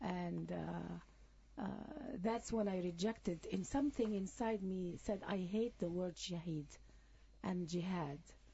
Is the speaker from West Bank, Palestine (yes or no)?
no; Gaza, Gaza Strip, Palestine; also born or lived in Cairo, Egypt; I was born in Cairo. Grew up in Gaza in the 50s.